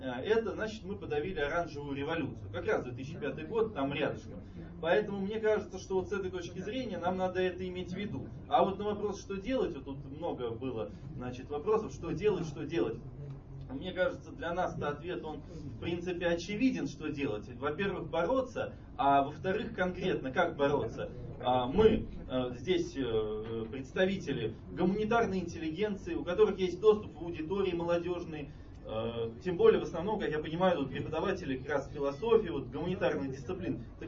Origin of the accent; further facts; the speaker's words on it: Moscow, Russia; я сам москвич